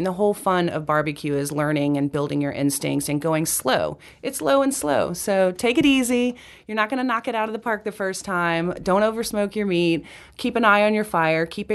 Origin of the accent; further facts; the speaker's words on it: Louisiana, United States; And I mean, I grew up in Louisiana. I'm no stranger to the barbecue tradition.